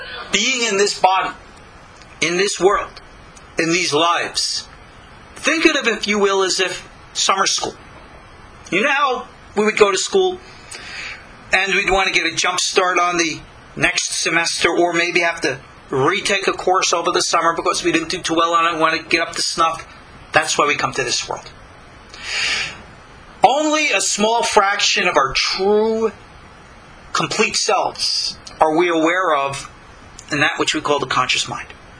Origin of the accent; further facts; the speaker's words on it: Long Island, New York, United States; Just a regular, simple little guy who came from Long Island. See, I could still remember my old accent from when I was a boy.